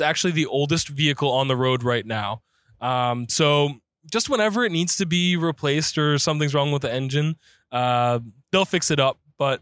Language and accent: English; Pennsylvania, United States; now in Midwest, United States; From outside of Philadelphia.